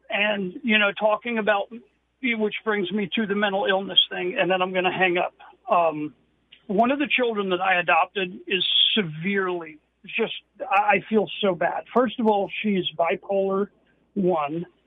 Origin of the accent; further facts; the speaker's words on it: New York, United States; I'm originally from New York. My wife is from Tampa.